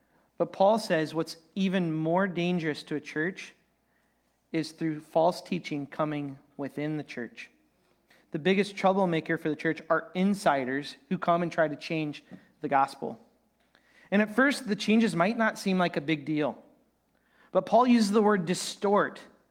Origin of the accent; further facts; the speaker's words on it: Iowa, United States; I'm from Iowa, so we say pop.